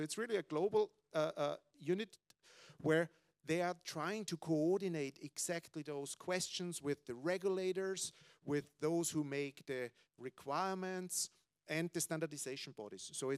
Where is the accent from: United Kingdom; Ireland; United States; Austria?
Austria; I take Austria as an example, as I'm coming from Austria, transalpine power line inspections.